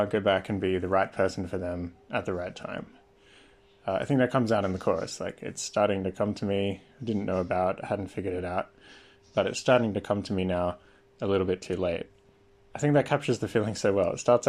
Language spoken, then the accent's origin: English; Sydney, New South Wales, Australia; I'm from Sydney, Australia.